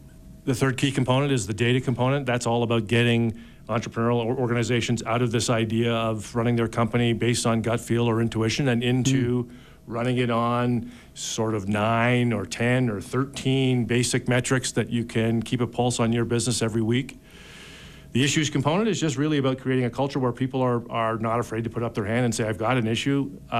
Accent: Canada; also born or lived in Dallas, United States; Sure. So, originally, I'm from Canada.

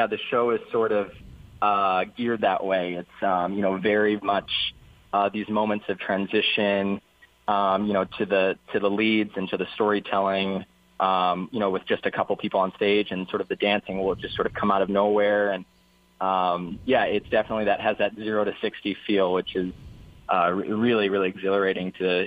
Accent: Hawaii, United States; So I was sort of a hip-hop dancer growing up in Hawaii.

